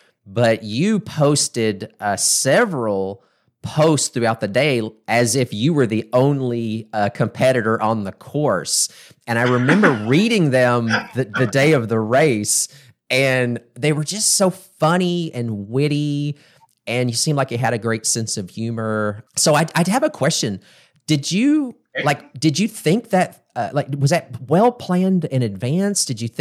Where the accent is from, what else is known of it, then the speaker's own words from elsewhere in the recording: Texas, United States; I grew up in North Texas, and there was a lot of high school football and stuff.